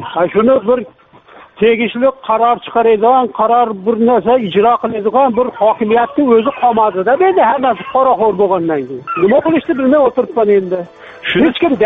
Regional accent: Yangiqo'rg'on, Fergana Region, Uzbekistan; Farg'ona viloyati Buvayda tumanidan. Yangiqo'rg'ondanman.

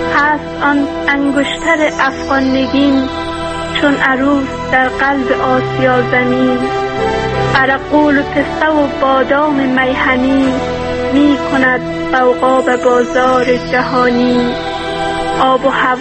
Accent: Iran; born there; من خودم تا امیال اصلا ایج افغانستان ندیدم و من خودم در ایران متولد شدم

